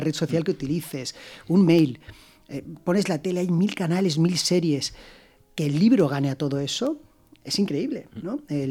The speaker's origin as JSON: {"language": "Spanish", "country": "Spain", "said": "pero somos españoles, así que vamos a decirlo bien"}